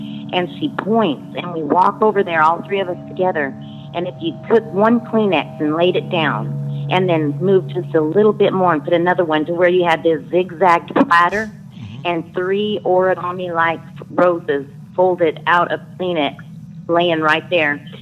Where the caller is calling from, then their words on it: Lafayette, Louisiana, United States; I'm calling from Lafayette, Louisiana, and I love your show.